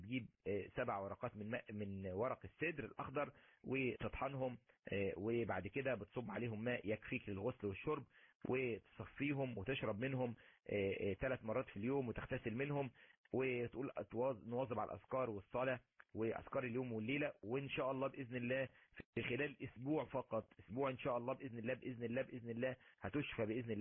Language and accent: Arabic; Mansoura, Dakahlia, Egypt; انا من المنصوره. انا من المنصوره مش من القاهره،